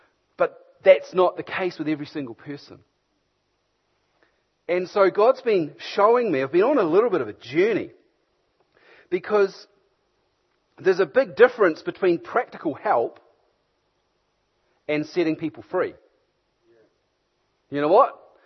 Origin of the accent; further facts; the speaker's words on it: Hamilton, Waikato, New Zealand; I'm from Hamilton. Come up from Hamilton this afternoon.